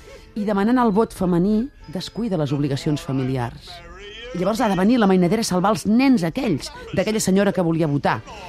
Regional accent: Santa Eulàlia de Ronçana, Catalonia, Spain; Tots els nens del meu poble, Santa Lluïa Ronçana, vam sortir no fumadors.

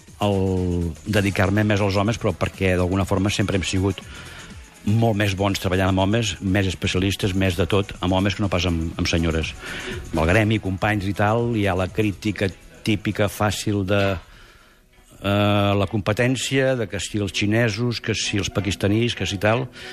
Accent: Sant Llorenç de Morunys, Catalonia, Spain; Jo sóc fill de barbers, sóc net de barbers, sóc fill de Sant Llorenç de Morunys, el meu pare era barber, el meu avi era barber.

